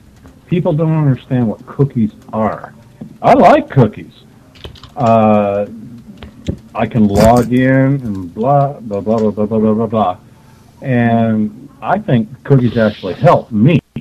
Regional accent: Canada; I'm not American, I'm Canadian

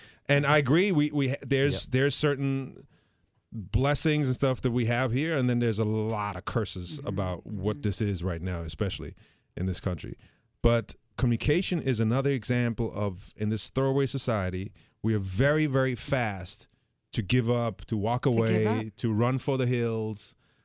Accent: Germany; English is a second language; moved away; So in this I'm from another country. By now you probably heard it, but I'm from Germany.

